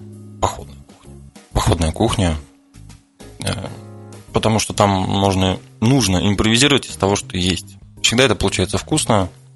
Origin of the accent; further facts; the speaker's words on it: Sarov, Nizhny Novgorod Oblast, Russia; Да, я отсюда. Я из Сарова.